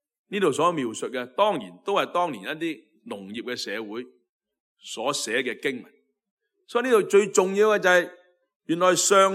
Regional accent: China; 咁你同我哋中国人呢，过年都係好重要

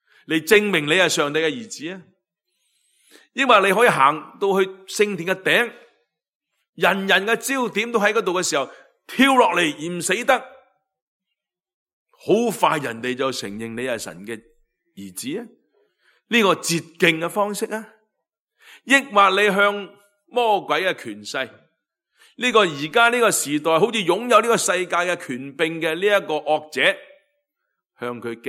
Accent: China; 在我们中国人的传统里面很惧怕死亡。

